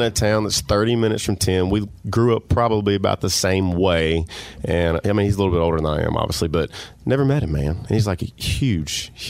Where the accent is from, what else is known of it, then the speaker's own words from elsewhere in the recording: Bastrop, Louisiana, United States; If you're going to go to Bastrop, Louisiana, the town that I grew up in.